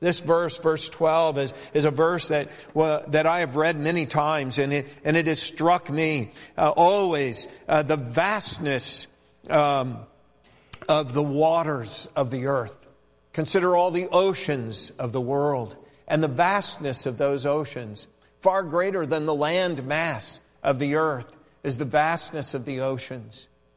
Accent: Montana, United States; And I grew up in Montana and surrounded by mountains

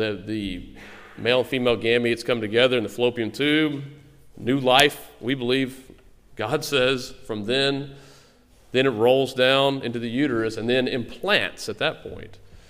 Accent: Texas, United States; Many states already have personhood in that sense, that it's defined at fertilization, like my home state, Texas, and many other states.

